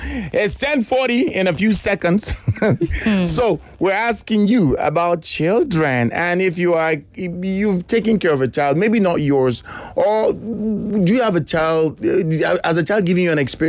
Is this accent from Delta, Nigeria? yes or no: no; Igondo, Lagos, Nigeria; from Igondo, Lagos.